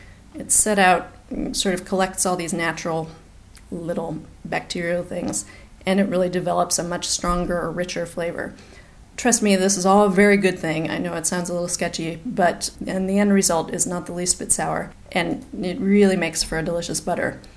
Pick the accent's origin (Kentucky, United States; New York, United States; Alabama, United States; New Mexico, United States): New Mexico, United States; I grew up in the Wild West in New Mexico and it was hot.